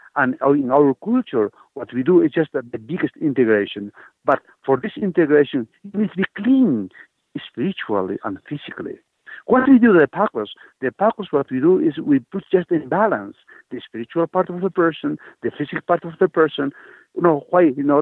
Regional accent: Cusco, Peru; first language Quechua; English is a second language; from Cusco, Peru. I just born like 78 kilometers far from the Cusco city. And my village is like Ipuer. When I was like 6 years old, or maybe until 6 years old, I was just speaking Quechua, which is the mother language.

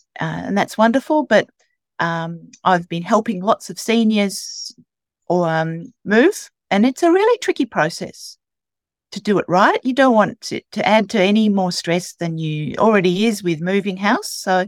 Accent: Australia; accent: Australian; Please excuse the accent. I hopefully will be able to communicate properly. We do say things differently down under

